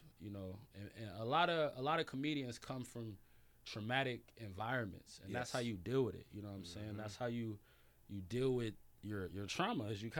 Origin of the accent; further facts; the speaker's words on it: Los Angeles, California, United States; I'm originally from Los Angeles, so just to see the city in shambles like that, it was super imperative that I did my thing.